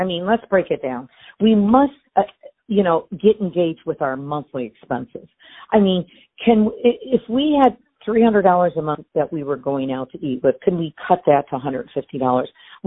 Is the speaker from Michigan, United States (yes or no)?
yes; Detroit, Michigan, United States; now in California, United States; I'm from Detroit and I moved to California with a couple thousand dollars.